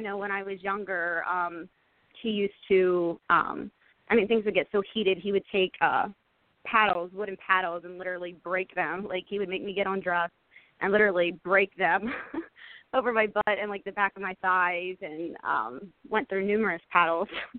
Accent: York, Pennsylvania, United States; I'm from York, Pennsylvania, or Spring Grove, like the town or whatever.

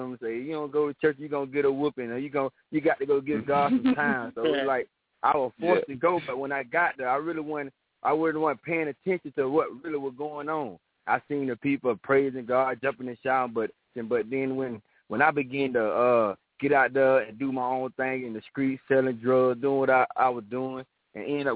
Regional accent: Apopka, Florida, United States; I'm from Apopka, Florida. That's like 10 minutes, 15 minutes from Orlando.

